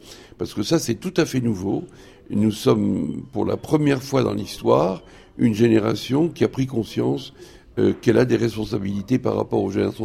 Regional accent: Grand Est, France; Je suis Lorrain

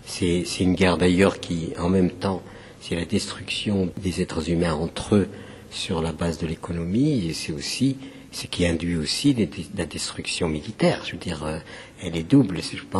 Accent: the south, Algeria; also born or lived in Paris, France; now in France; je suis originaire du sud de l'Algérie. J'ai vécu donc en France et à Paris en particulier.

